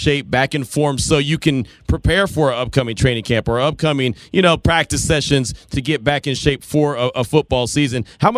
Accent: Texas, United States; I am new. I came from Texas.

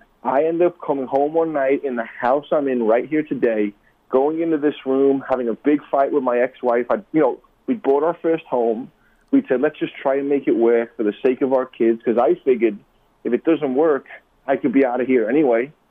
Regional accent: England, United Kingdom; And I'll tell you, growing up in England, I never met one Christian my whole life.

